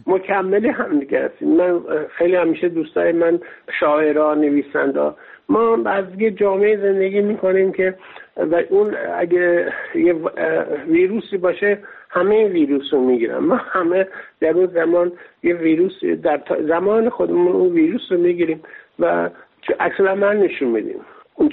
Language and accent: Persian; Iran; moved away; بعد من از ایران اومدم بیرون